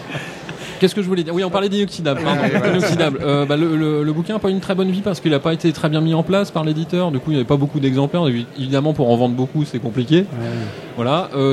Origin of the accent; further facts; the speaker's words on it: Rouen, Normandy, France; accent: Rouen dialect; Je suis d'Arouen.